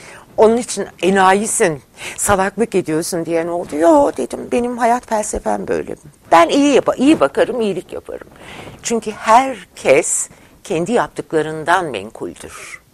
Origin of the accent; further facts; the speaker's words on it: Ankara, Turkey; Ben devlet memuriyetinden geliyorum. Ankara'da doğup büyümüşüm.